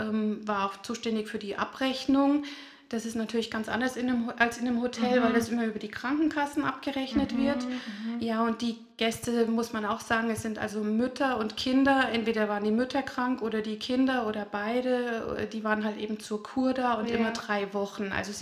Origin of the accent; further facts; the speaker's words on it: Geisenheim, Hesse, Germany; Also gebürtig bin ich aus Hessen. Ich bin in Geisenheim im schönen Rheingau aufgewachsen.